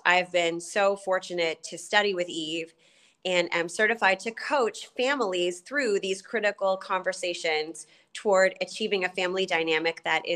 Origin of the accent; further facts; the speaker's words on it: Canada; also born or lived in United Kingdom; now in United States; I am a Canadian living in the U.S. via the U.K.